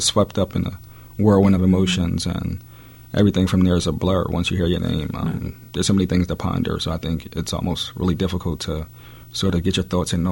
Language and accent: English; Philadelphia, Pennsylvania, United States; So although I grew up in North Philadelphia, born and raised, I attended school in the Roxborough section of the city at Shelby Elementary.